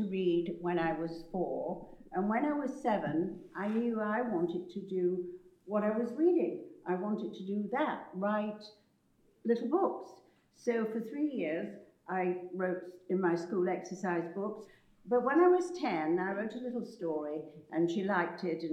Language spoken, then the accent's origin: English; England, United Kingdom; now in New York, United States; Although I live in New York, I'm very much in England all the time because I'm English.